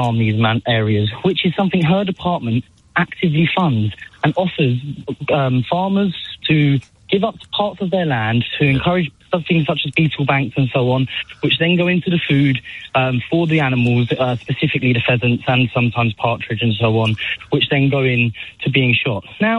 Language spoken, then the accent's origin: English; Croydon, London, United Kingdom; I'm a plumber from Croydon who participates in this.